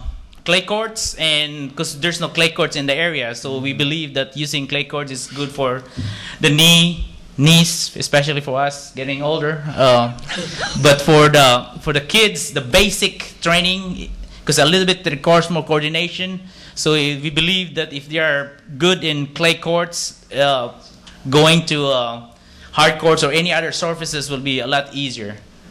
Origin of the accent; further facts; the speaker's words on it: Louisiana, United States; When we move here in town, we're from Louisiana.